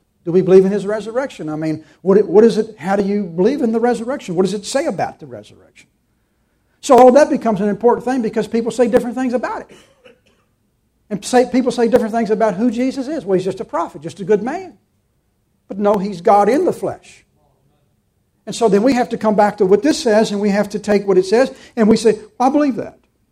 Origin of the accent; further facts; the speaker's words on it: United States; I said, no, I'm a Christian. I'm an American.